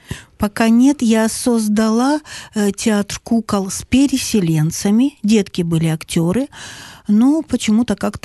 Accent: Alchevsk, Luhansk Oblast, Ukraine; Я из Алчевска, Луганской области.

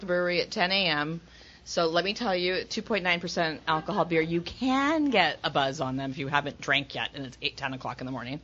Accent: United States; As an American, you're going to have to expect that. And I'm a proud American, so I'm happy to talk about my country and also about the beer.

